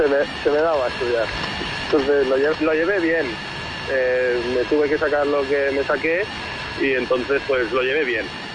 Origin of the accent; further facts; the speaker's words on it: La Vall d'Uixó, Valencian Community, Spain; vengo de un pueblo de Castellón, la Vallduisó, que yo empecé a jugar ahí de niño